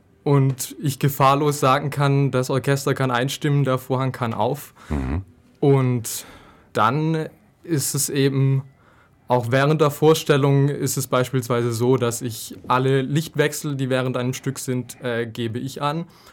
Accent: Baden-Württemberg, Germany; also ich komme aus der Gegend von Heilbronn, was ja jetzt nicht so weit weg ist.

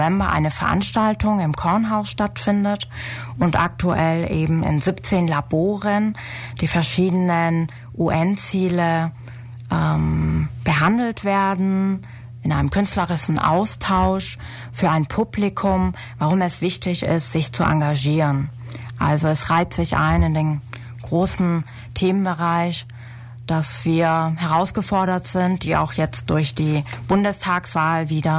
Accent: Ulm, Baden-Württemberg, Germany; ich bin Ulmerin, ich bin in Ulm aufgewachsen, war auf dem Kepler, was hier um die Ecke ist.

